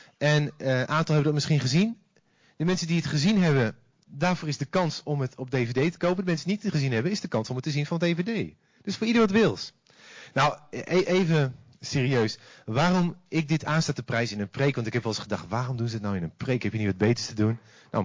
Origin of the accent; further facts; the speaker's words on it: Deventer, Overijssel, Netherlands; En ik kom uit Deventer, dat is niet zo heel ver van Zutphen af.